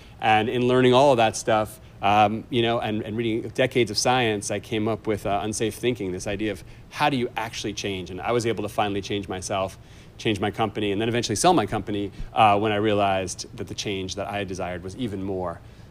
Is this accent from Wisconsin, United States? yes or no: no; California, United States; I spoke to Steve Kerr, who's the coach of the Golden State Warriors in my hometown, his beloved.